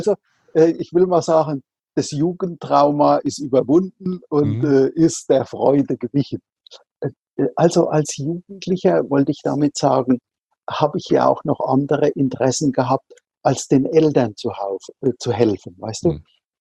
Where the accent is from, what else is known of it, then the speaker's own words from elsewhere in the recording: Rhineland-Palatinate, Germany; Also ich bin in der Südpfalz an der Weinstraße aufgewachsen. Also einem Landstrich, was andere gerne als das Paradies bezeichnen, weil da eben so schöne Dinge wie Wein und Kastanien wachsen